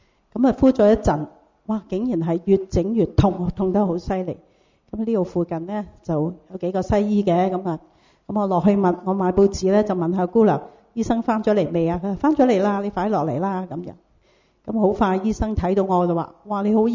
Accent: Foshan, Guangdong, China; 我30年前翻去我哋鄉下佛山嗰度咧。

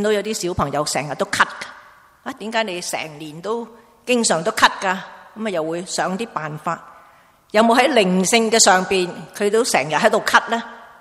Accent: China; 不像我们中国人这样大食

